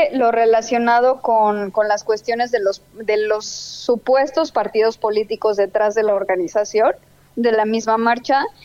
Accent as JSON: {"language": "Spanish", "country": "Mexico", "said": "deberíamos encontrar un fin último, todos como mexicanos, en el sentido de que pues el país esté mejor."}